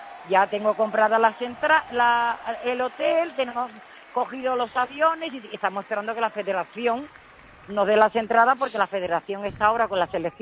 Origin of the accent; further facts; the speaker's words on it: San Roque, Andalusia, Spain; soy de San Roque, mira, soy de San Roque.